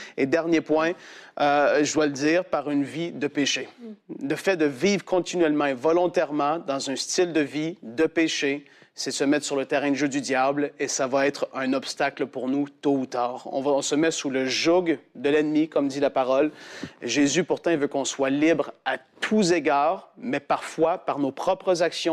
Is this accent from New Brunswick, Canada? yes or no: no; Quebec, Canada; moi je viens du Québec